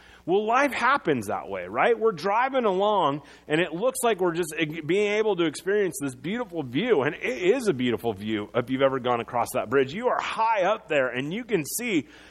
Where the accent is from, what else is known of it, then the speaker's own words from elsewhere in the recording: Iowa, United States; I'm the guy in growing up in Iowa.